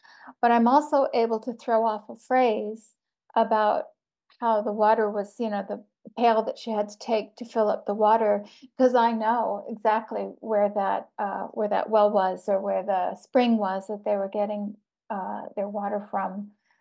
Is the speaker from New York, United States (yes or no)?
yes; New York, United States; Well, I grew up outside of Albany, New York